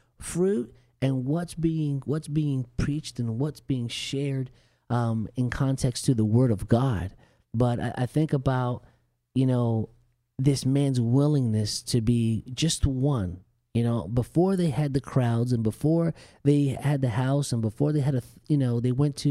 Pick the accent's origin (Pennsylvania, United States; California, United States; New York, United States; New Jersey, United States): New Jersey, United States; And I was Hispanic growing up in New Jersey